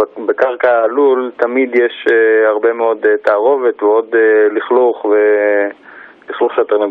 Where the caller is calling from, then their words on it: Margaliot, Northern District, Israel; אני ממושב מרגליות בצפון.